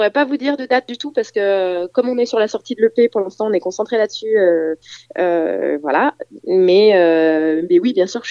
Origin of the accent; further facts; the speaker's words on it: Geneva, Switzerland; born there; Alors moi, je ne parle pas du tout allemand. C'est vrai que je suis née à Genève, donc je viens du côté plutôt francophone de la Suisse.